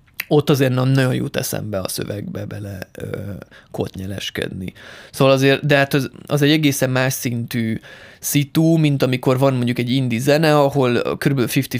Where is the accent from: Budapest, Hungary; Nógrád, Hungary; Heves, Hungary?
Heves, Hungary; Eger; én egri vagyok, alapból a Bükkben nőttem fel, farkasok neveltek.